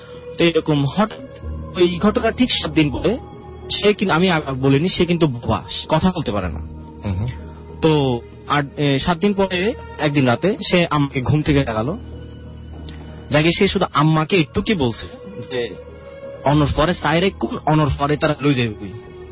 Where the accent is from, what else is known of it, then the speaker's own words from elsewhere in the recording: Dhaka, Dhaka Division, Bangladesh; তো এই আমরা ঢাকাতে মিরপুরে থাকতাম, মিরপুর 14-তে আমার জন্ম।